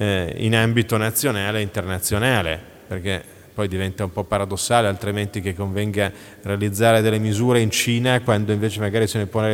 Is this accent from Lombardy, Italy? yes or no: yes; Milan, Lombardy, Italy; io sono milanese, ci mancherebbe altro che assessore di Milano che non lo dica